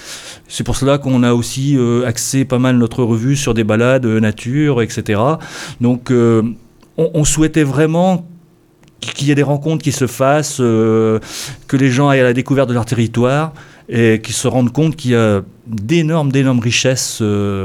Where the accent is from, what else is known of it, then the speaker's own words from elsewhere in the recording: Guingamp, Brittany, France; parce que je suis né à Guingamp, j'ai quasiment toujours vécu dans ce coin.